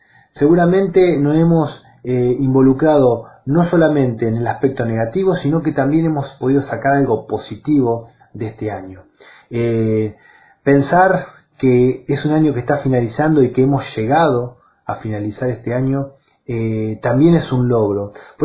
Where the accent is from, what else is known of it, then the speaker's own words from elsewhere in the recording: Zárate, Buenos Aires Province, Argentina; también soy un ciudadano de Zárate